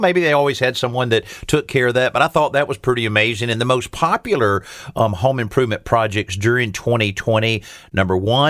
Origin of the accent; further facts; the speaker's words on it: Marianna, Florida, United States; My hometown of Marianna really got hit hard during Hurricane Michael